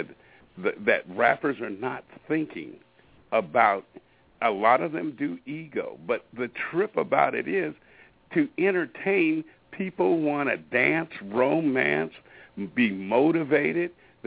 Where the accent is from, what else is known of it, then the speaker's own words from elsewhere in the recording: Pacific Northwest, United States; You know, there are a lot of circuits that I have been to, and I come from the Pacific Northwest, and I'm just telling you, I know how the trend is going.